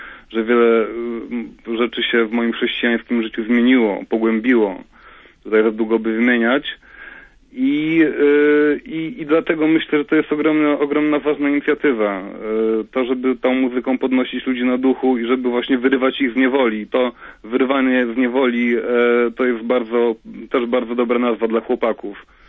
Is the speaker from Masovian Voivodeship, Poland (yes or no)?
yes; Warsaw, Masovian Voivodeship, Poland; Mówię z Warszawy, no właśnie jestem z Warszawy